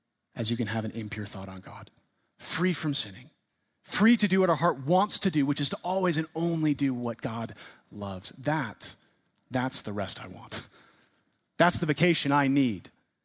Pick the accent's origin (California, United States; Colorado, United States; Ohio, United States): California, United States; I'm a Californian. Okay, I was born there. I'll admit it.